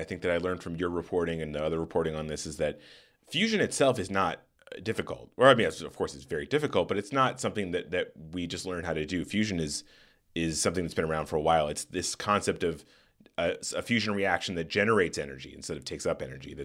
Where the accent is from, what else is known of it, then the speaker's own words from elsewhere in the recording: Tucson, Arizona, United States; Well, I will say I grew up in Tucson, Arizona